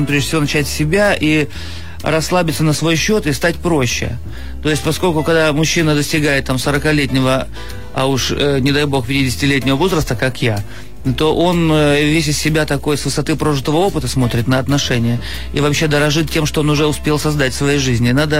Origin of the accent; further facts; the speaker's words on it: Sakhalin Oblast, Russia; born there; поскольку я родился на Сахалине, на океанском воздухе